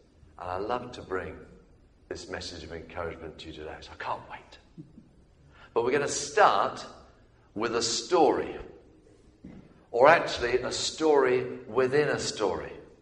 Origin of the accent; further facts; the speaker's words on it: United Kingdom; Look, we're British. Are we not?